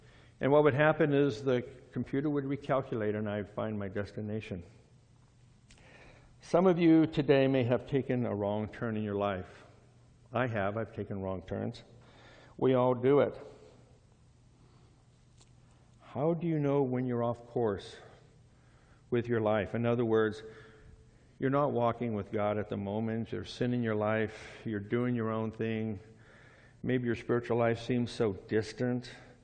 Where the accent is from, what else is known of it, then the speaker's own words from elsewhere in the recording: Phoenix, Arizona, United States; I'm from Phoenix originally, so my sister and my brothers and friends are happy to have me back in that hot place called Arizona.